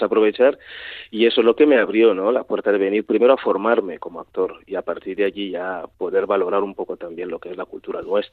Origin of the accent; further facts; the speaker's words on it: Malabo, Bioko Norte, Equatorial Guinea; also born or lived in Ebebiyín; yo nací en Ebeveguín, o sea, mis padres son de allí, pero crecí en Malabo, en la isla.